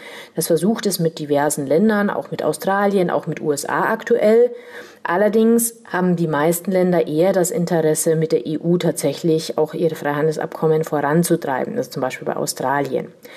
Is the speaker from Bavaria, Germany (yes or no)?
yes; Bavaria, Germany; Also diese Projekte gibt es auch bei uns in Bayern